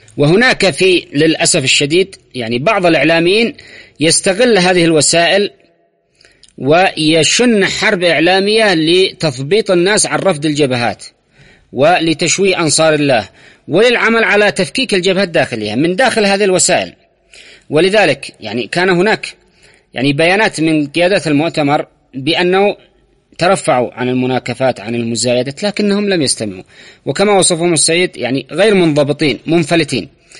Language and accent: Arabic; Yemen; هو سعودي مش إحنا اليمنيين،